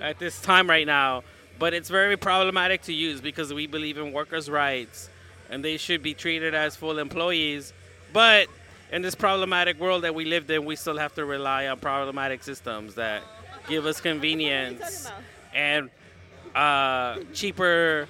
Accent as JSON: {"language": "English", "town": "Boyle Heights", "region": "California", "country": "United States", "tie": "born or raised there", "also_born_or_lived": "Mexico City, Mexico", "said": "I was born in Mexico City till I was 7, and then I grew up in Boyle Heights."}